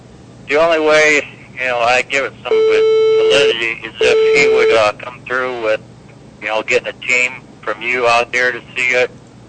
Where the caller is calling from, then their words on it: Ohio, United States; Oh, hi, Kevin. … from Ohio.